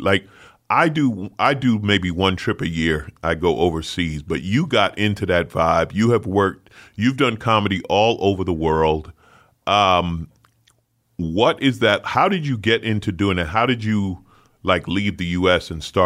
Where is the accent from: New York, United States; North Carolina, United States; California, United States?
New York, United States; Queens; I grew up in St. Albans in Queens.